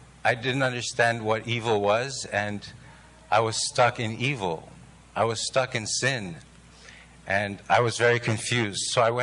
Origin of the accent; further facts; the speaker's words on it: Toronto, Ontario, Canada; I come from Toronto